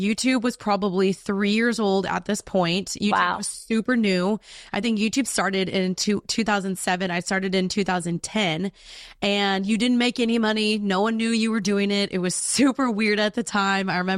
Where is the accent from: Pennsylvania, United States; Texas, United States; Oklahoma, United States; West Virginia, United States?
Texas, United States; Dallas; I am from Dallas, Texas.